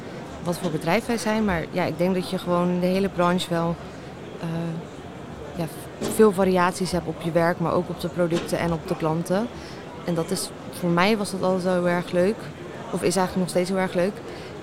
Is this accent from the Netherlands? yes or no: yes; Groot-Ammers, South Holland, Netherlands; Nee, ik kom uit Grootammers. Ja, dat kent waarschijnlijk niemand. Dat is een heel klein dorpje in de buurt van Schoonhoven, Gouda, een beetje in de buurt.